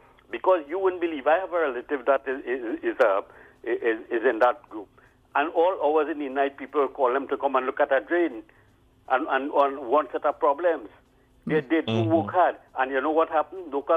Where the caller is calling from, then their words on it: Arima, Trinidad & Tobago; Good morning, Ms. Tosca, and your guest there. I'm calling from Arima.